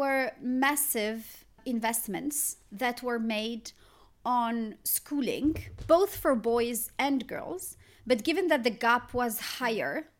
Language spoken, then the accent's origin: English; Morocco; Morocco, my home country, comes at 136